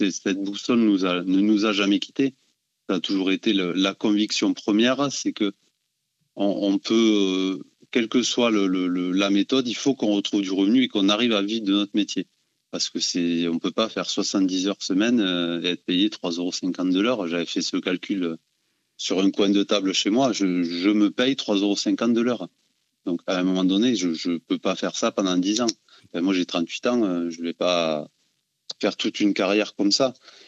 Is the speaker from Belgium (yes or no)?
no; Occitanie, France; Chez nous, en Occitanie, au moins, on a fait une pause